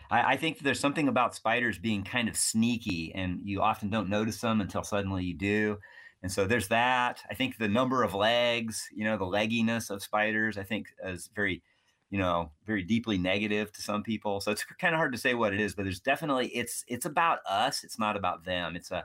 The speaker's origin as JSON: {"language": "English", "region": "New Mexico", "country": "United States", "tie": "born or raised there", "said": "I grew up in New Mexico, and I could find 50 black widows in my backyard in New Mexico."}